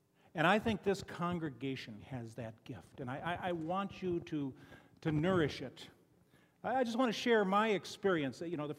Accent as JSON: {"language": "English", "town": "Chicago", "region": "Illinois", "country": "United States", "said": "I come from Chicago, and we share a resident, because Chicago is the home of Al Capone"}